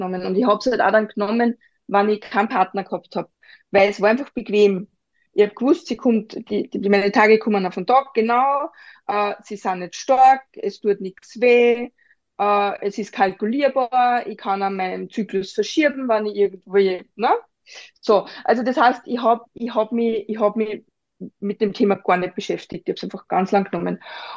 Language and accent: German; Upper Austria, Austria; Wir sind aus Oberösterreich, alle miteinander, wir sprechen Mundart